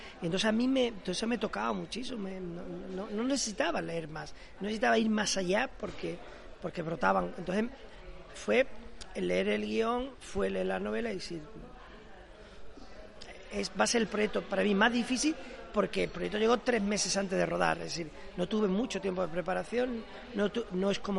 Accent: Lebrija, Andalusia, Spain; yo procedo de un mundo rural, es decir, soy de Lebrija, ¿no? Como sabes, vengo de una familia de jornaleros del campo, he trabajado mucho en el campo, he vivido en los cortijos.

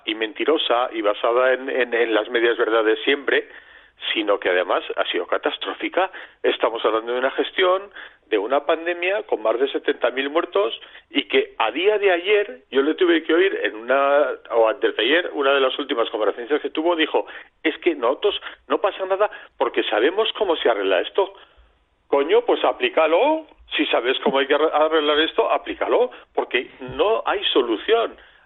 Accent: La Rioja, Spain; en mi pueblo, ahí en La Rioja, con perdón lo de pueblo, es que a las 5 de la tarde se cierra todo el comercio.

